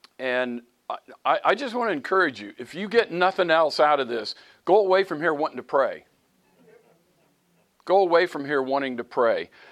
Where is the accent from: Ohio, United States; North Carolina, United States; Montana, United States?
Ohio, United States; Dayton; I grew up in Dayton, Bethel.